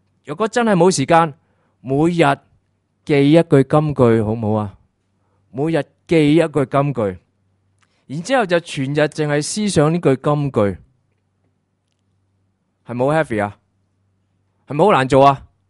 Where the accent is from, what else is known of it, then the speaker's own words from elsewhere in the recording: Hong Kong; 我知道香港人很忙的，我知道，我真的很明白的，我都是香港人嘛